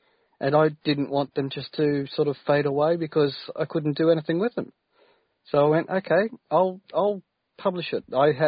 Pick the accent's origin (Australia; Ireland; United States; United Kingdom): Australia; getting yourself seen over here as an Australian author is almost impossible.